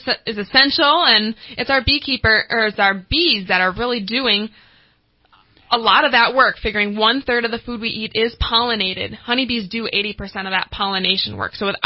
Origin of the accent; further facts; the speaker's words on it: Wisconsin, United States; So I am from Wisconsin, so this is my first time here in California.